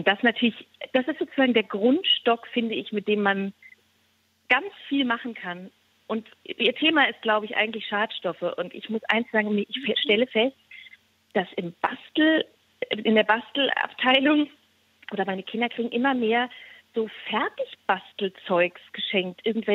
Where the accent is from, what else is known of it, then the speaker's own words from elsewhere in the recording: Berlin, Germany; ich komme aus Berlin, da gab es diese Sachen auch.